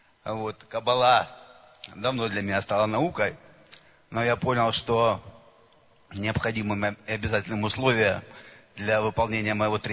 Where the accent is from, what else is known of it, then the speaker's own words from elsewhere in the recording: Kharkiv, Kharkiv Oblast, Ukraine; Я вчера пришел, я харьковчанин, пришел домой